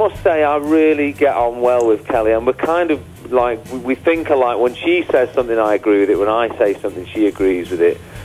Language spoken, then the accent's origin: English; England, United Kingdom; They come over here and they do performances, and we always kind of look up to them as English artists, saying, wow, they've got a great work ethic.